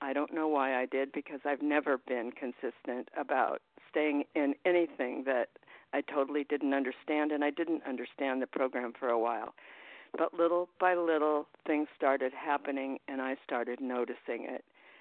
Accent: Arizona, United States; Yeah, I'm … I'm from Arizona

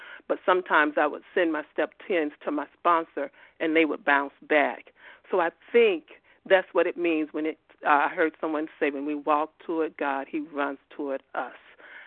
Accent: Georgia, United States; I'm from Georgia.

